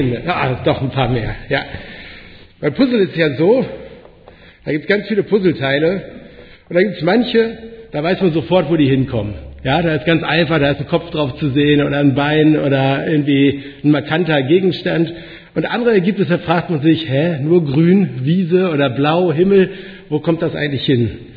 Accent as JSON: {"language": "German", "region": "Lower Saxony", "country": "Germany", "lives_now": "Aachen, Germany", "said": "Ich komme ursprünglich aus Ostfriesland, ganz oben aus dem Norden, bin zum Studium dann nach Aachen gezogen"}